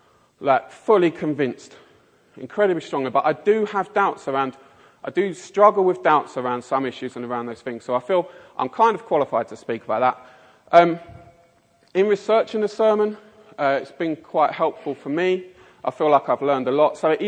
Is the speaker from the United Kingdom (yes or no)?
yes; London, United Kingdom; accent: Mockney; I should also apologise in advance for my appalling Mockney accent.